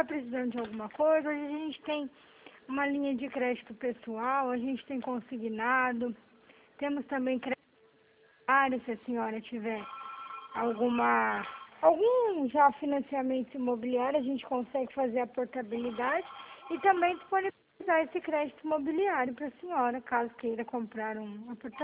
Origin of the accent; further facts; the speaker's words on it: Maringá, Paraná, Brazil; eu sou da cidade de Maringá